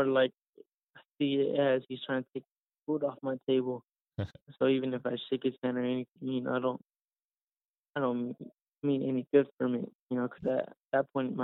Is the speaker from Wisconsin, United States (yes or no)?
no; Stockton, California, United States; Born and raised in Stockton. You know, to this day, I still live there and have my training camps out there.